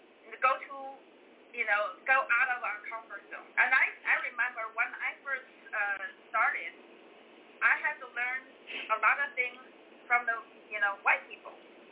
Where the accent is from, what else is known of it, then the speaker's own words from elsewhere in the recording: China; English is a second language; I come from China to broaden my horizon